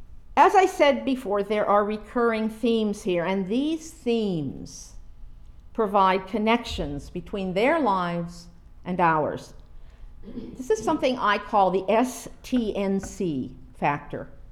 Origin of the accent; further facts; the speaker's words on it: Pennsylvania, United States; Meadville is dear to my heart because it is only about 18 miles from where I grew up in Northwest Pennsylvania.